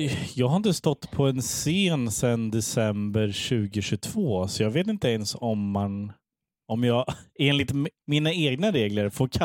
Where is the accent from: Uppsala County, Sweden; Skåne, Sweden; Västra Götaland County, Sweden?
Västra Götaland County, Sweden; Skara; Jag kommer från Skara.